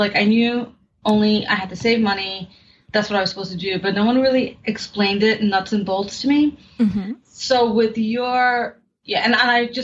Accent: New York City, New York, United States; Well, I am from New York City, born and raised, and I am an artist, specifically in the world of theater.

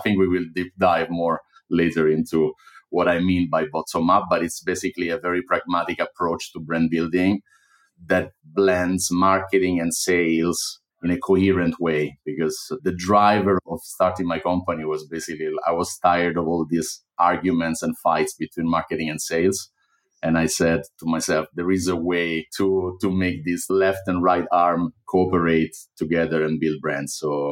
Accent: Rome, Lazio, Italy; English is a second language; moved away; I'm Italian. I'm originally from Rome, but I've lived 18 years abroad in 6 countries in Europe.

